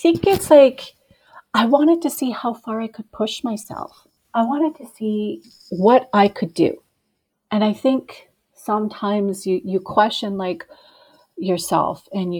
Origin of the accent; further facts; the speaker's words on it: Edmonton, Alberta, Canada; I am from Edmonton, Alberta, Canada. I'm First Nations, so I'm from Treaty 8 territory, which is in northern Alberta, and my nation is called Woodland Cree First Nations.